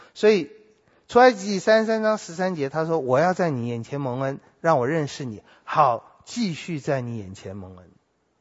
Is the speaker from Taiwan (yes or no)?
yes; Taiwan; 你看我们台湾人拼命想要买股票